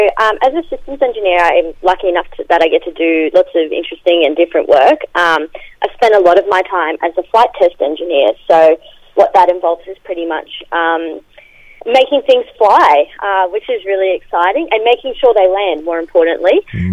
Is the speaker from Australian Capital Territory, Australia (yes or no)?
no; Gordonvale, Queensland, Australia; With Gordonvale being a rural place, science looked for me very different than what I'm sure it looked for, other students who might have been in the cities.